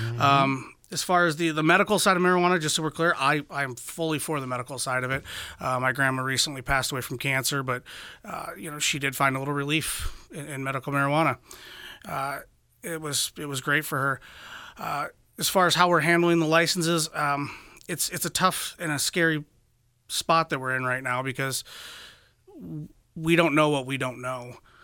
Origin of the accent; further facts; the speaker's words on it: Brookings, United States; I've been born and raised in Brookings. My family's been a part of the community forever.